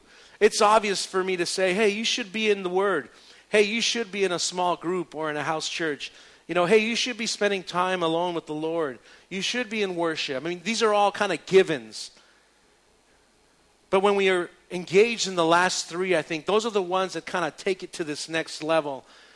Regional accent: El Paso, Texas, United States; I'm from El Paso, Texas. And El Paso, Texas is basically like 95% Mexican, okay?

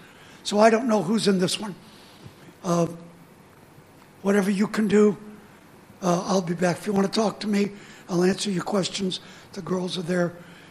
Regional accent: United States; I'm not either. I'm American. I don't know.

